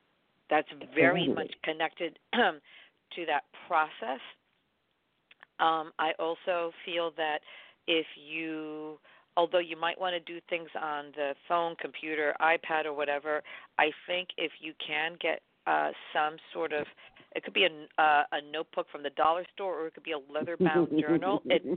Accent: Manhattan, New York, United States; Well, I'm a Latin from Manhattan, so you can have your Brooklyn.

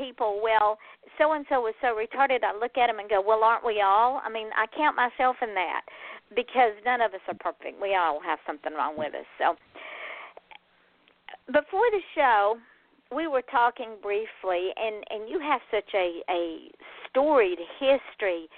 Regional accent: Atlanta, Georgia, United States; He is from Atlanta, my hometown, so I consider him a brother by another mother because that's the way we roll in Georgia.

